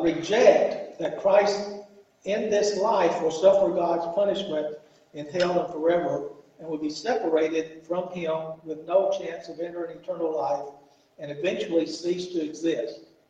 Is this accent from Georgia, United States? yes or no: yes; Atlanta, Georgia, United States; And I know growing up in Atlanta, basically take the garbage, pile it up, and set it on fire.